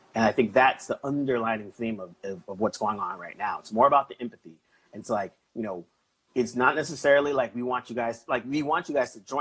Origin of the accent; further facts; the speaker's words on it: Milpitas, California, United States; when I grew up in Milpitas, California, and, like, you know, I hung with, you know, Filipinos and Vietnamese and Mian and freaking, you know, Chinese and Samoans and this.